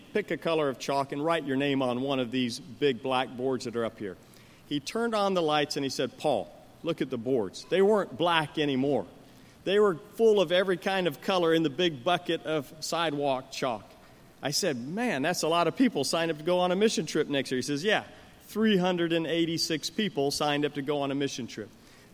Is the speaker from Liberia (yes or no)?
yes; Liberia; I have an identical twin brother. We grew up together in Liberia from the time we were 6 years old till we went off to college